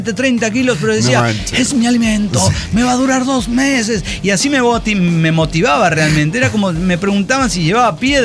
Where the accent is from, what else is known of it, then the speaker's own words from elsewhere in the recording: Guadalajara, Jalisco, Mexico; moved away; also born or lived in Monterrey; Cuando me fui a Monterrey, de Guadalajara a Monterrey